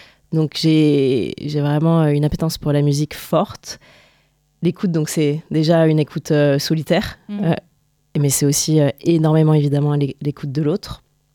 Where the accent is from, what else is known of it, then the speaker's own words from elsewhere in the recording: Lyon, Auvergne-Rhône-Alpes, France; Avant ça, j'habitais à Lyon. Je suis lyonnaise. Je suis née à Lyon.